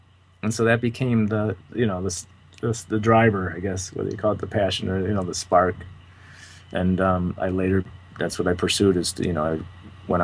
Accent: Detroit, Michigan, United States; Well, you know, I grew up in Detroit, which was in the 60s and early 70s. It was a huge music town, as we know.

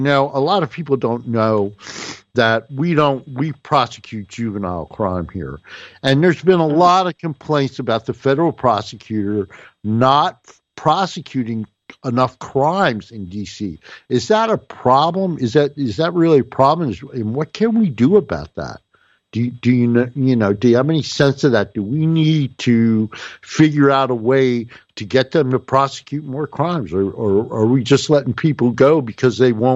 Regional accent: Newark, New Jersey, United States; I grew up in Newark, New Jersey.

